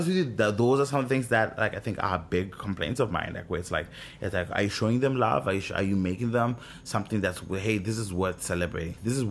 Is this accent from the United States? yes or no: no; Zimbabwe; I'm African. I'm from Zimbabwe, right? I grew up in Zimbabwe, born and raised.